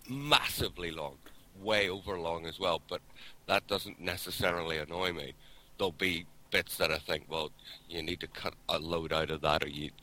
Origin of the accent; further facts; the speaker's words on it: Northern Ireland, United Kingdom; But that's just because I'm Northern Irish.